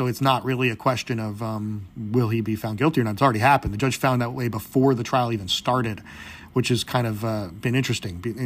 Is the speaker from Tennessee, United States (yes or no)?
no; Florida, United States; South Florida is an interesting place. It's my hometown where I grew up and know very well.